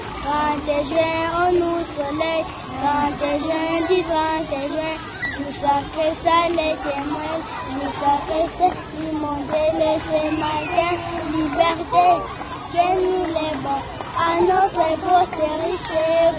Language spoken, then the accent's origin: French; DR Congo; Je suis congolaise.